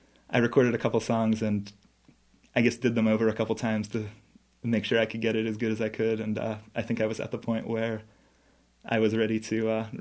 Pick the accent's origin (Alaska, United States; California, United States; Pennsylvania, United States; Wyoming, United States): Pennsylvania, United States; Pittsburgh; Mostly I play in Ohio, and then I grew up in Pittsburgh, so I have a show coming up there in January.